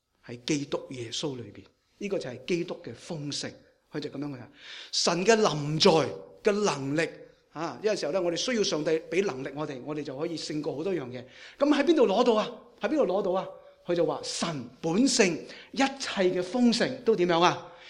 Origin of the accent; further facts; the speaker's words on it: China; 佢有一种我哋中国人嘅思想，我哋中国人咧就系一种叫做宁愿信其有，不可信其无吓